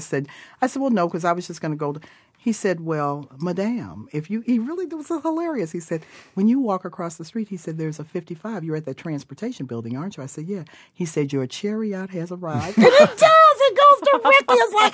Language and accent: English; Cleveland, Ohio, United States; But I grew up in Cleveland, Ohio, and I did three buses to go to school.